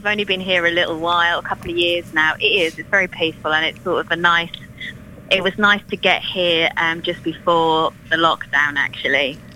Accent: Waterford, County Waterford, Ireland; accent: Irish; now in London, United Kingdom; My first accent was an Irish accent, so I got sort of, my accent sort of flattened out, so I might don't sound Cockney.

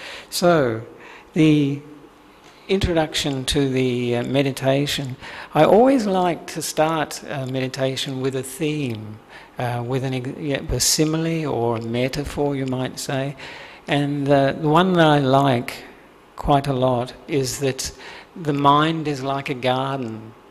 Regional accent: Australia; moved away as an adult; now in Sri Lanka; And I've been living in Sri Lanka now for 10 years, and I am originally from Australia

